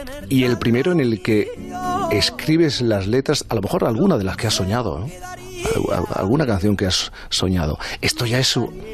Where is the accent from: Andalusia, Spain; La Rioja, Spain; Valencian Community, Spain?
Andalusia, Spain; Jerez de la Frontera; Yo soy de Jerez de la Frontera, ya sé que no se nota.